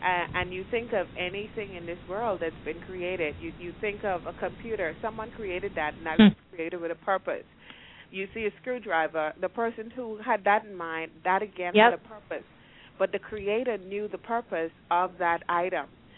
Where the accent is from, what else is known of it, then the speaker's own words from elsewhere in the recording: Bahamas; I'm from the Bahamas